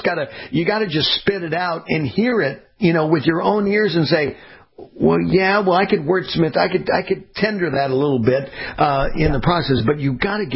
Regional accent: California, United States; See, I grew up in Southern California, Dr. Hutchison.

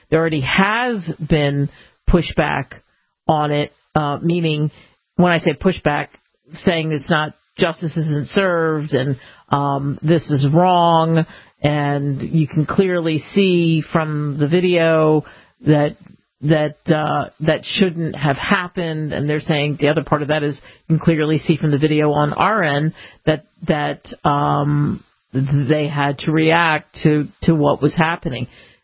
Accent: Ohio, United States; because I grew up outside of Cleveland

